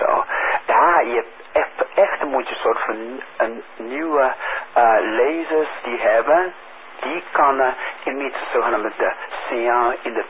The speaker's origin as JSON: {"language": "Dutch", "country": "China", "second_language": "Dutch", "lives_now": "Netherlands", "said": "ik kom van China. Mijn leven gaat over tussen Nederlands en de Engels."}